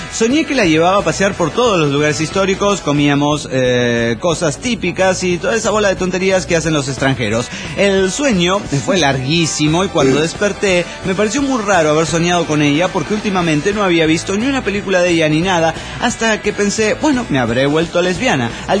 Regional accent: Monterrey, Nuevo León, Mexico; de Monterrey, Nuevo León, México.

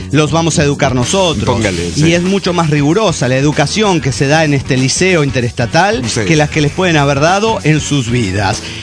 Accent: Tuxtla Gutiérrez, Chiapas, Mexico; de Tuxtla Gutiérrez, Chiapas, México.

